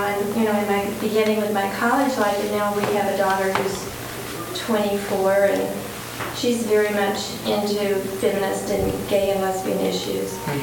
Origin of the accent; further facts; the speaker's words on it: the South, United States; I grew up in the South and had to deal with, you know, the racial issues of that time in the 50s and 60s.